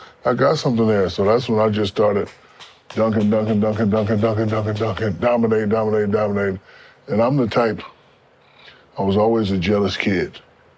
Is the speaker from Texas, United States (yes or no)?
no; Newark, New Jersey, United States; Born and raised in Newark, New Jersey. High-level juvenile delinquent. Got out of there just in time.